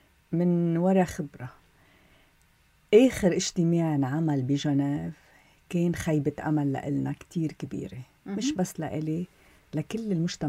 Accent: Lebanon; moved away as an adult; now in United States; أنا اضطريت انتقل من لبنان لأمريكا

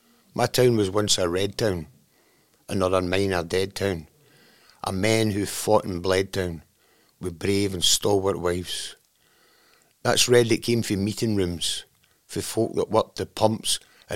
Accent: Cumnock, Scotland, United Kingdom; I wrote this about my hometown at the time, and a place I was born in and spent half my life in on and off over the years. I moved away when I was 5, and I moved back when I was 27 or something, brought my son up there.

